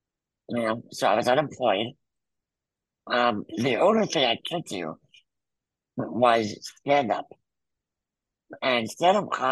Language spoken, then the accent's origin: English; New Jersey, United States; Born and raised in Jersey, man. I never left, never want to leave. I love it.